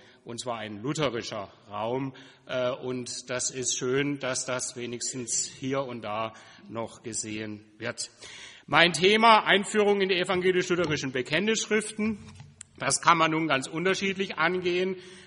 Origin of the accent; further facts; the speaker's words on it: Karlsruhe, Baden-Württemberg, Germany; born there; now in Halle, Germany; gebürtiger Karlsruher. Und insofern ist es vielleicht nicht verwunderlich, dass ich jetzt in Halle bin, weil das ja Partnerstädte sind.